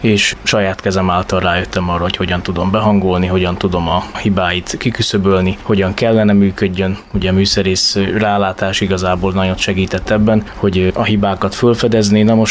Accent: Kiskunhalas, Bács-Kiskun, Hungary; Kiskunhalason születtem, Kiskunhalason élek, és zenészként működöm, és harmonika műhelyem van.

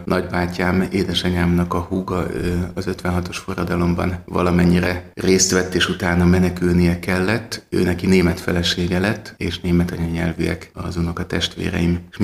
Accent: Budapest, Hungary; 1964-ben születtem Budapesten, Budán a második kerületben gyerekeskedtem.

